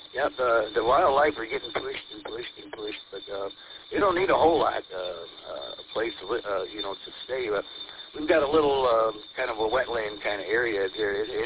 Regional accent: Roseville, Michigan, United States; I grew up in Roseville there. Right down from what's now the, Macomb Mall, or was.

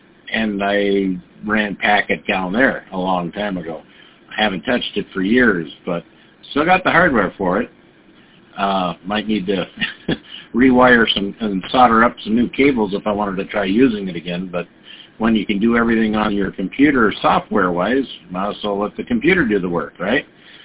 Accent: Minnesota, United States; I thought my accent would give it away. Minnesota. You know, like a little tiny soda, but a mini soda.

